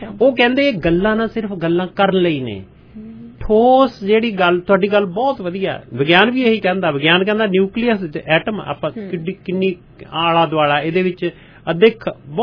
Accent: Punjab, India; ਸਾਡੇ ਜਿਹੜੇ ਈਸਟਰਨ ਪੰਜਾਬ ਵਾਲੇ ਆ, ਚੜ੍ਹਦੇ ਪੰਜਾਬ ਵਾਲੇ, ਸਾਡੀ ਬੋਲੀ ਥੋੜੀ ਜਿਹੀ ਖੜਵੀ ਹੈ।

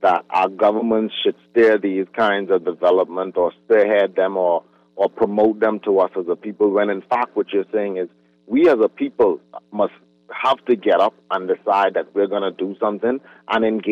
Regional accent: Great Inagua, Inagua, Bahamas; growing up in Great Inagua, I saw so many cruise ships come near to our shores and pass

